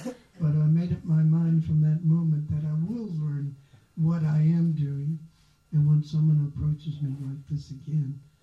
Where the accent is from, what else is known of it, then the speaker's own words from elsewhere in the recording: Memphis, Tennessee, United States; I joined the devotees in a little place called Knoxville, Tennessee. And it's a university town. I was raised in Memphis, other side of the state.